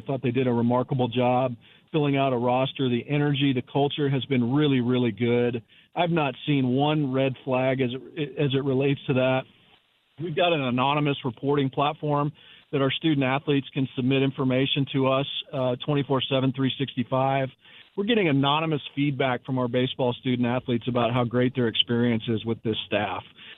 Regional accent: Manhattan, Kansas, United States; growing up in Manhattan, in the time period that I did, there were two iconic figures. Because we grew up Wildcats, we didn't recognize the iconic figures in Lawrence.

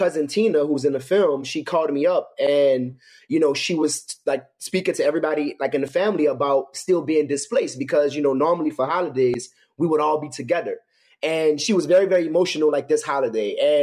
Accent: New Orleans, Louisiana, United States; growing up in New Orleans and all of my time in New Orleans was really like a unintentional research and like development process

